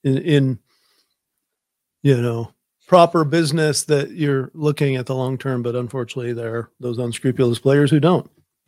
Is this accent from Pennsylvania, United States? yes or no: no; Michigan, United States; also born or lived in West Virginia; I was born in West Virginia and grew up in middle of nowhere, Michigan.